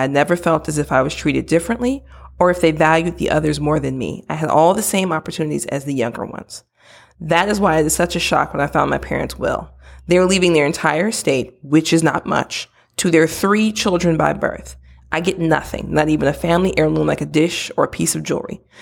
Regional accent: Midwest, United States; I'm from the Midwest. Don't judge me.

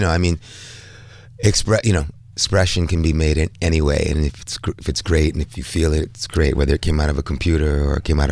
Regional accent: Brooklyn, New York, United States; we're both from Bed-Stuy, Brooklyn.

